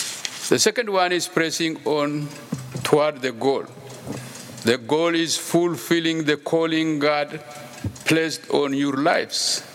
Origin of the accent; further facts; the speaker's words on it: Ethiopia; now in United States; I'm originally from Ethiopia. I came to the U.S. 24 years ago.